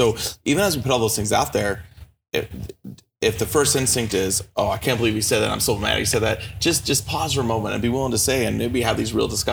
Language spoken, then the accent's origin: English; the South, United States; I was surprised, and I will admit this, that, you know, I've been growing up in the South.